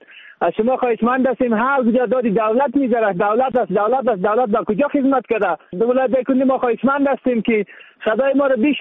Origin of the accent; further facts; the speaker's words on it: Afghanistan; ما هم مسلمان هستیم، من هم بچه افغانستان هستیم